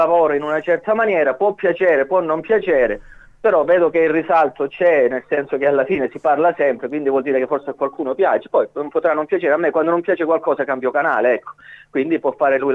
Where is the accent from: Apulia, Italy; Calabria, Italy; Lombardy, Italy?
Calabria, Italy; Gioia Tauro; born there; now in Vibo Valentia, Italy; io che sono nato a Gioia, abito a Vibo